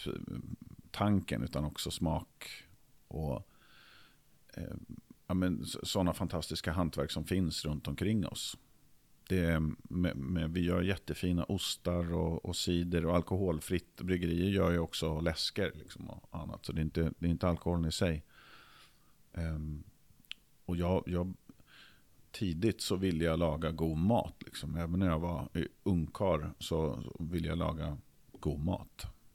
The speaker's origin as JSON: {"language": "Swedish", "town": "Nykvarn", "region": "Stockholm County", "country": "Sweden", "said": "Jag kommer från Nykvarn"}